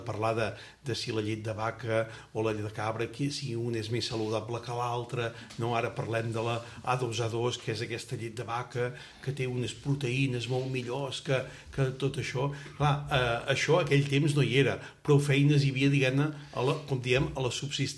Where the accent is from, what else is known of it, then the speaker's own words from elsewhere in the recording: Catalonia, Spain; Som catalans, diguem-ne aquí